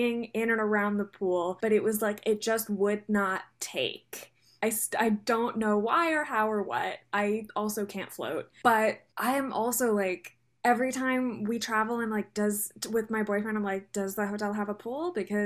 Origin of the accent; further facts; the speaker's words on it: Maryland, United States; I went to the beaches in Delaware. I'm from Maryland, went there every once in a while